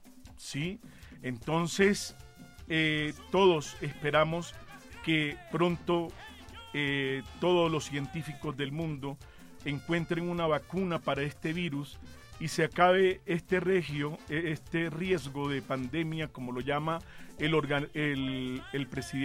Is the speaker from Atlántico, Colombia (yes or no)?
yes; Barranquilla, Atlántico, Colombia; Sea el momento de presentar un saludo a mi tierra, la Puerta de Oro de Colombia y a todos los barranquilleros